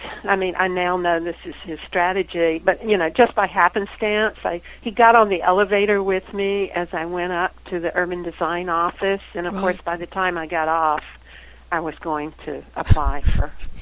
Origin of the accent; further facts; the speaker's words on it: the South, United States; accent: Southern; And so here I was with my Southern accent, and I explained where I was, and I, you know, where I'd come from and what my background was.